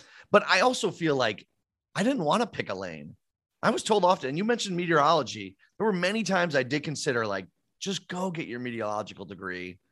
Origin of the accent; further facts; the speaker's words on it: Downers Grove, Illinois, United States; I grew up in Downers Grove, so I shouldn't even say that, but you know what I mean?